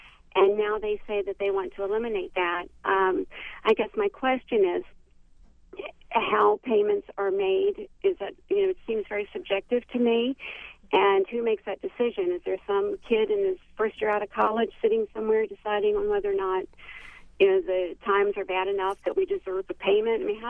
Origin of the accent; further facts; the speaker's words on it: Maryland, United States; Well, we are dairy farmers from Maryland, and we farm 302 acres